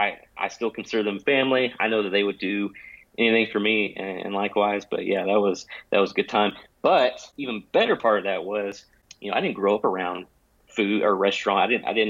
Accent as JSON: {"language": "English", "town": "Belton", "region": "Texas", "country": "United States", "tie": "born or raised there", "also_born_or_lived": "Hutto", "said": "I'm from Belton, born and raised. I spent some time in Hutto, so I am a Hutto hippo, always a hippo."}